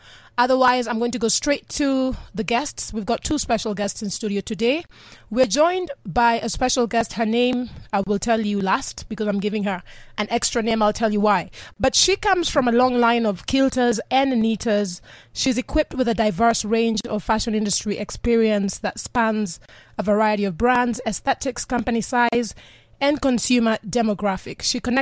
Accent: Kenya; It's a Luo. I'm from the Luo tribe in Kenya.

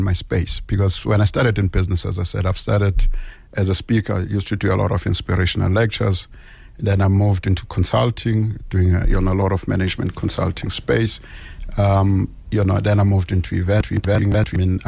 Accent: Orange Farm, Gauteng, South Africa; I grew up in Orange Farm.

